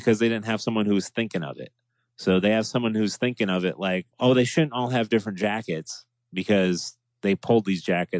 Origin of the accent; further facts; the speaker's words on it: United States; Trust me, I'm an American and I love our country and our flag